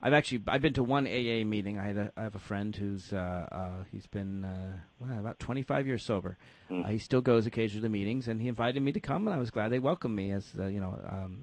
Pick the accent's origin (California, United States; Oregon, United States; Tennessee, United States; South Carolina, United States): Tennessee, United States; Nashville; In my own religious experience, I've grown up Jewish. I grew up in Nashville, Tennessee. A lot of people don't think there can be Southern Jews, but actually there are half a million or so of us in the United States.